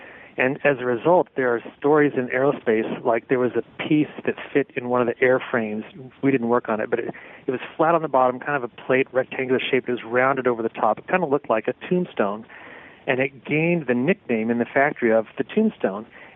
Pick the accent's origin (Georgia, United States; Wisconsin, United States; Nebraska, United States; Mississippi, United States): Georgia, United States; also born or lived in Ithaca, New York / Ohio / Pennsylvania; I was born in Ithaca, New York. Lived there for just 2 years before following my family to Ohio. I grew up actually in Georgia, grade school and part of high school there. Went to high school in Pennsylvania.